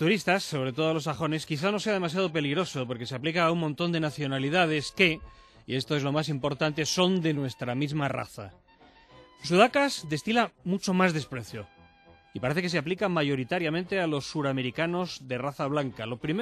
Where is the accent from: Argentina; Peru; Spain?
Spain; nosotros también somos aborígenes de España, de Madrid, de Ciudad Real